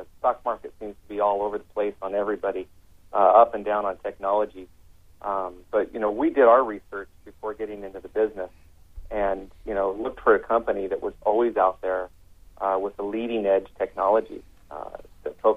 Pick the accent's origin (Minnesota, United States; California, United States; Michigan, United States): California, United States; I grew up in the Napa Valley